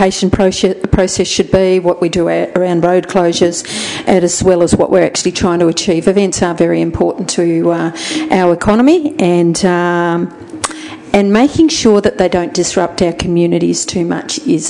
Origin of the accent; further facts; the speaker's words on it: Anglesey, Wales, United Kingdom; because I'm from Anglesey